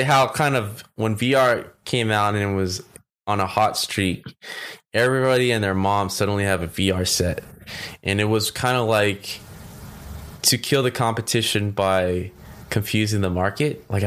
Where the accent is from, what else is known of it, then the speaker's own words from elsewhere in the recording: California, United States; I'm from California.